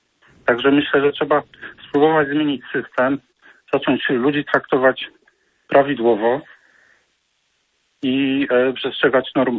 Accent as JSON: {"language": "Polish", "town": "Toruń", "region": "Kuyavian-Pomeranian Voivodeship", "country": "Poland", "said": "pochodzę z Torunia."}